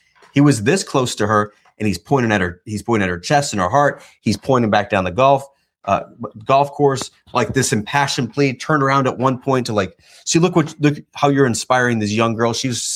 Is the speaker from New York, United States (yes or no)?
yes; Canandaigua, New York, United States; shout out to all my friends in Canandaigua, New York, my hometown friends who are reading that story.